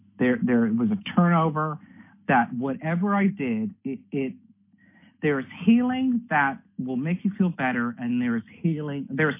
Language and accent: English; Canada; now in United Kingdom; though I'm Canadian, I live in the UK